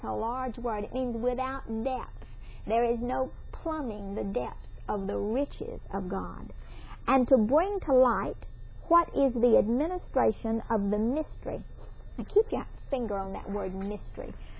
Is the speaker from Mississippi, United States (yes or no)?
yes; Mississippi, United States; I don't know about you, but I couldn't qualify. I'm from Mississippi.